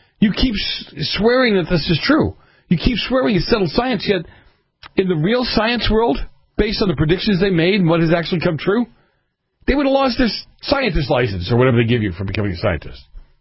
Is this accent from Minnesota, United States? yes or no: no; Boston, Massachusetts, United States; I grew up in Boston, you know, a cement jungle, if you would. Everything was brick and tar.